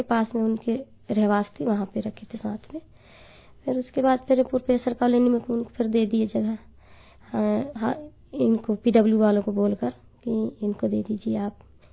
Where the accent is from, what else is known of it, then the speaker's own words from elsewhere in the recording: Patangarh, Madhya Pradesh, India; हमारे गांव गए थे